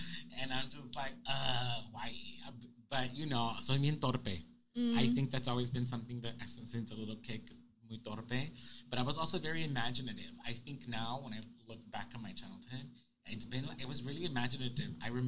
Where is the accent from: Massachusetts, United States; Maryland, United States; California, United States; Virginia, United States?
California, United States; Los Angeles; I mean, born and raised in South Central. We were just talking about that, right? You know, went to Normandy Avenue Elementary.